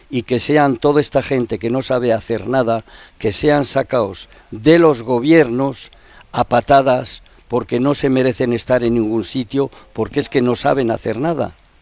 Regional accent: Cascante, Navarre, Spain; moved away; Yo salí de mi pueblo de Cascante. En aquella época yo tenía mucho odio a nuestra tierra, porque yo no había visto ni vivido más que odio, hambre y crimen. Eso es lo que yo viví de mi infancia.

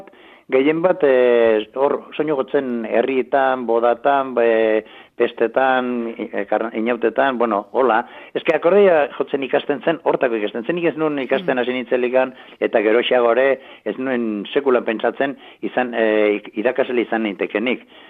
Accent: Arantza, Navarre, Spain; baina nire arantzako naiz, orduan.

